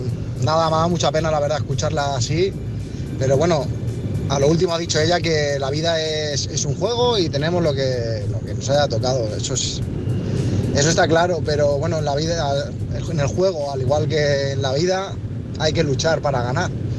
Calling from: Madrid, Community of Madrid, Spain; de Madrid

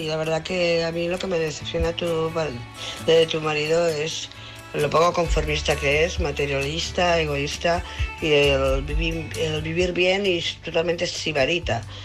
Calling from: Barcelona, Catalonia, Spain; de Barcelona.

